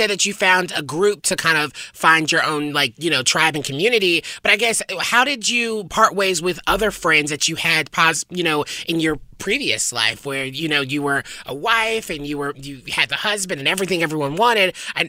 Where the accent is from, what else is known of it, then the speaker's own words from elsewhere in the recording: the South, United States; I'm also from the South